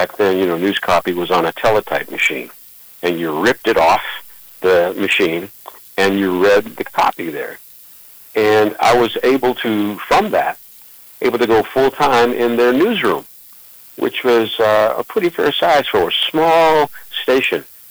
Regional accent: Youngstown, Ohio, United States; I'm from Youngstown, Ohio, as a matter of fact, and grew up there on the east side of town and spent a year at Youngstown State University.

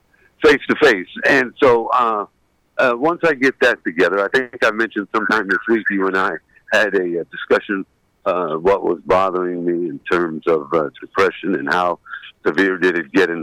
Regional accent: Ohio, United States; If people say, where are you from? I say, Ohio. Where do you live? Well, I'm living in Columbus

